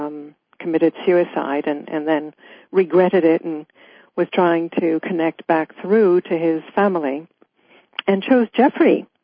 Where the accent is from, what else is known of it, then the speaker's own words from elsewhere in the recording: London, United Kingdom; moved away as an adult; now in Portland, United States; here I am in Portland, Oregon, where I have been for the past just over 10 years. We came from London, England.